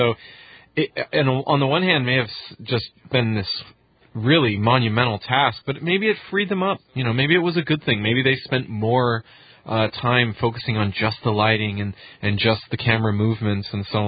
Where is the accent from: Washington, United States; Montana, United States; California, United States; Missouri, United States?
Washington, United States; Seattle; In fact, in my hometown, Seattle has a Cinerama theater